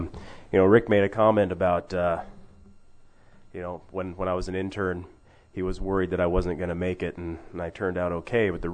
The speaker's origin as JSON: {"language": "English", "town": "Hoonah", "region": "Alaska", "country": "United States", "tie": "born or raised there", "said": "I grew up in Hoonah, so my entire childhood there."}